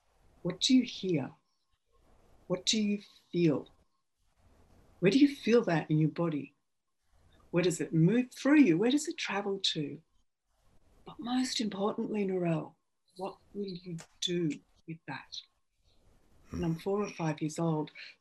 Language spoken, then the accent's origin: English; Australia; Okay, so I'm Australian, everyone, as you can hear from my voice.